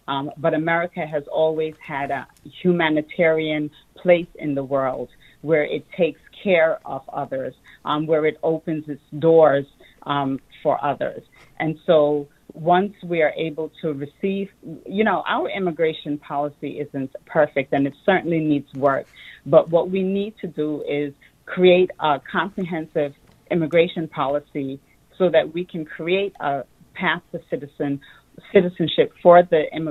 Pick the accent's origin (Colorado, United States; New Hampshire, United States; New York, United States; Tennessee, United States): New York, United States; Queens; So, well, our roots are the same. We are both from Queens